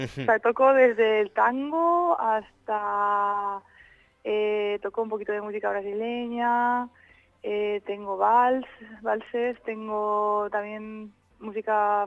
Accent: Ontinyent, Valencian Community, Spain; first language Valencian; Spanish is a second language; Yo soy de Ontinyent.

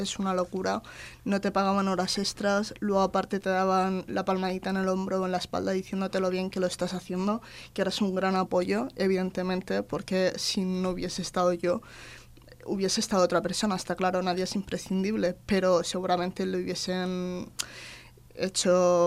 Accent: Alicante, Valencian Community, Spain; soy de Alicante.

